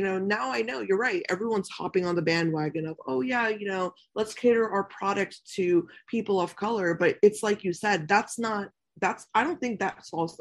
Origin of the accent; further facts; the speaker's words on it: United States; So when I was raised here in America